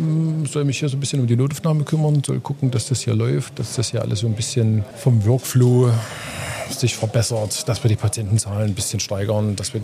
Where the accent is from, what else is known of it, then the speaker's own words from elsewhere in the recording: Leipzig, Saxony, Germany; also born or lived in Glauchau; bin hier seit 2023, also gehe jetzt ins vierte Jahr. Ursprünglich komme ich aus Leipzig, habe lange Zeit in Glauchau gewohnt und gearbeitet. Arbeite nicht mehr, wohne immer noch. Kleines Häuschen in der Nähe von Glauchau.